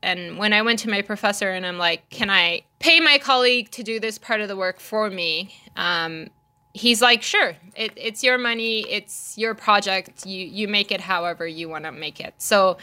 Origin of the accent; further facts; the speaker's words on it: Malaysia; When I grew up in Malaysia, I did go to a private school